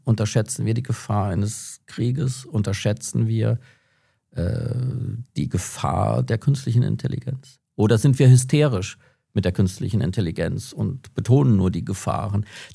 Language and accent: German; Schlitz, Hesse, Germany; in meiner Heimatstadt Schlitz viermal im Jahr die gesamte Stadt von amerikanischen Manövern besiedelt wurde. Und für mich war das die absolute Selbstverständlichkeit, eben Englisch zu lernen mit amerikanischen GIs